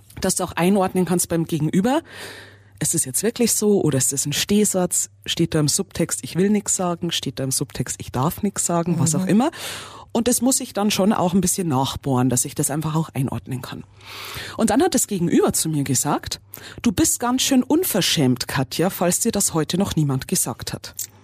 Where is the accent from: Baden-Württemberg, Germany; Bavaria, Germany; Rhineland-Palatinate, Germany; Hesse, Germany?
Bavaria, Germany; aus Niederbayern, wo ich herkomme, da ist man auch eher ein bisschen direkter in der Mentalität her